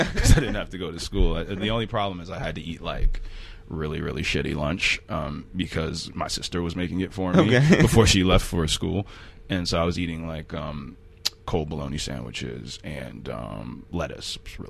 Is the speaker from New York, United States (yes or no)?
yes; Buffalo, New York, United States; also born or lived in Harlem; And then my parents moved me and my sisters. I have two older sisters.